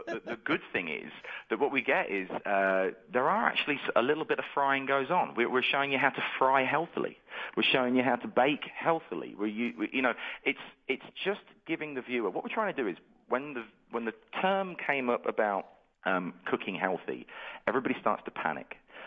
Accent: England, United Kingdom; I'm English, so that's why my funny accent.

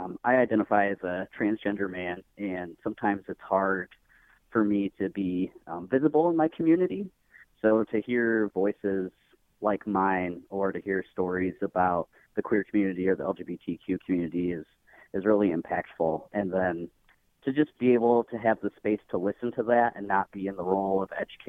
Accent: Rochester, New York, United States; now in Indianapolis, United States; and I'm from Rochester, New York, but now I live in Indianapolis.

